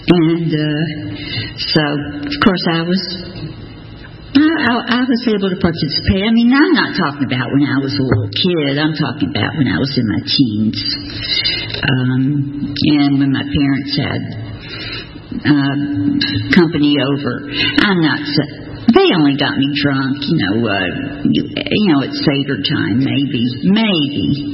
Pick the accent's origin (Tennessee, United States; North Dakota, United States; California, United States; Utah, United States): Tennessee, United States; Chattanooga; Now we're growing up in Chattanooga wasn't too much fun, so never could get rid of the bottle.